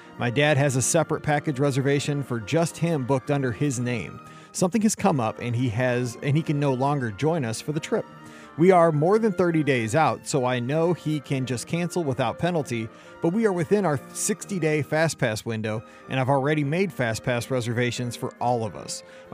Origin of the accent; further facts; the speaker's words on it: Australia; Being that we're from Australia, traveling to Orlando in the U.S. is a big expense